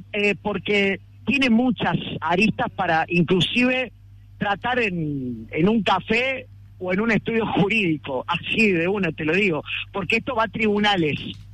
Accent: Córdoba, Argentina; para los que somos de Córdoba

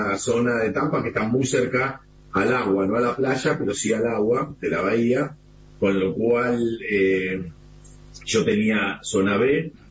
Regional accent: Buenos Aires, Argentina; De Buenos Aires

